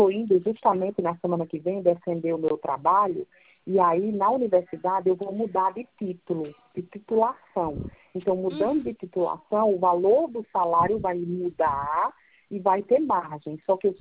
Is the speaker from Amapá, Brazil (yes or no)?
yes; Macapá, Amapá, Brazil; Eu sou de Macapá